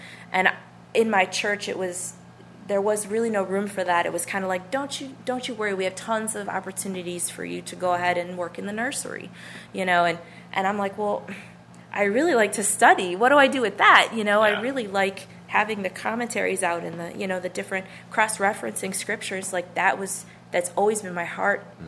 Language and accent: English; Buffalo, New York, United States; Yes, I grew up in Buffalo, New York, actually, and my dad was a Baptist pastor